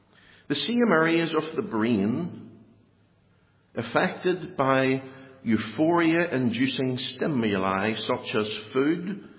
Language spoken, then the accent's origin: English; Northern Ireland, United Kingdom; I'm Northern Irish. I'm Irish.